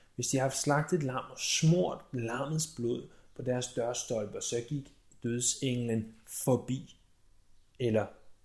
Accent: Roskilde, Zealand, Denmark; Nu kommer jeg jo selv oprindeligt fra Roskildeegn. Roskilde er en by, har i hvert fald været en by på omkring 50.000 mennesker. 50-60.000 mennesker måske. Da jeg var yngre, var den lidt mindre.

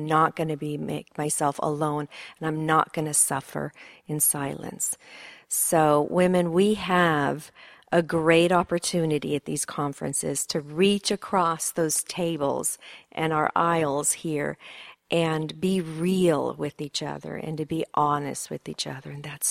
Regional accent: Sweden; also born or lived in United States / Germany; now in Santa Barbara, United States; And I was born and raised in Sweden, and then partially in America, and then we spent 7 years in Germany. And now we've been back in Santa Barbara for the last 3 years.

